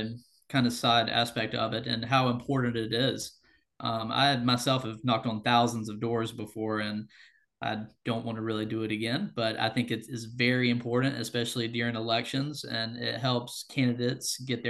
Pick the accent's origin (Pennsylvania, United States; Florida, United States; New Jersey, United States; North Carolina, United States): North Carolina, United States; Sure. So again, I grew up in rural North Carolina. My father was the Johnson County GOP chairman, and he was staff for the North Carolina House as well.